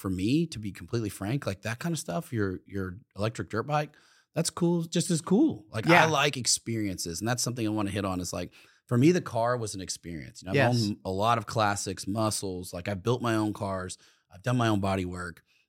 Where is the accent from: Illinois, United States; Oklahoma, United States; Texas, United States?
Oklahoma, United States; You know, at the time growing up in Oklahoma, you know, it was Hoffman bikes, dude.